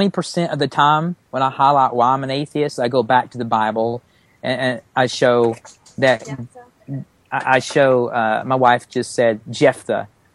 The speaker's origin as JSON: {"language": "English", "region": "the South", "country": "United States", "accent": "Southern", "said": "I get picked on because of my Southern accent, but I don't think it's as strong as some of the other peoples around here."}